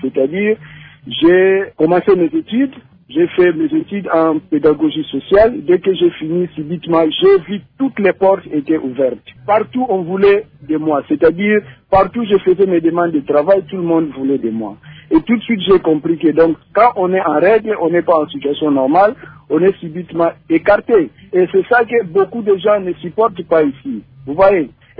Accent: Kinshasa, DR Congo; je viens d'un quartier pauvre, j'ai grandi vers Kimbwala, Lutendele là-bas.

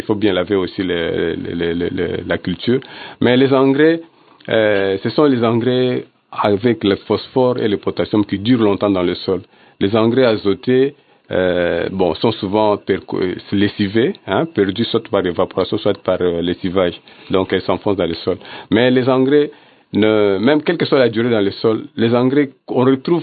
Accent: DR Congo; ici sur place, chez nous, en RDC.

